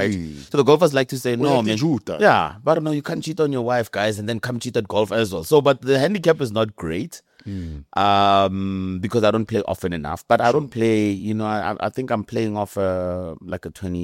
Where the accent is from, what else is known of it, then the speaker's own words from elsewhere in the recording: South Africa; Yes, we're South African by pride and by heritage